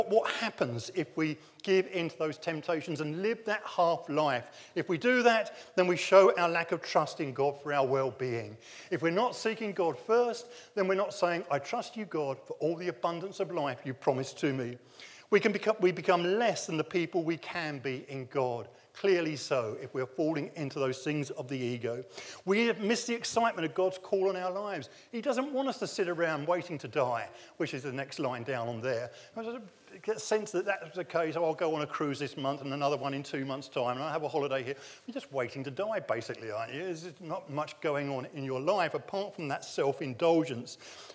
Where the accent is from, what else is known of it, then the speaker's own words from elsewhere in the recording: United Kingdom; I very rarely do because I'm British and, you know, I keep it all in.